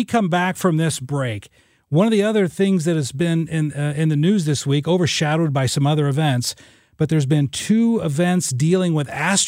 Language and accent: English; Illinois, United States; when I was a kid, I grew up in Southern Illinois.